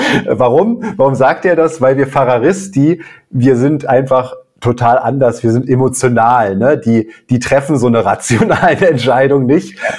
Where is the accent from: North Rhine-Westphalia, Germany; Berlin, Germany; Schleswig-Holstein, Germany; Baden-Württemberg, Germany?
Berlin, Germany; Ich komme aus Berlin.